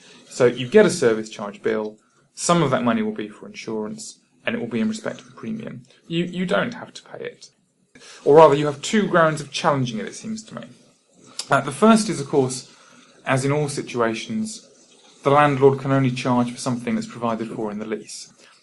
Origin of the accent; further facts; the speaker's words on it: Cheltenham, South West England, United Kingdom; my hometown, for example, is Cheltenham. Cheltenham has GCHQ, the government spy headquarters there.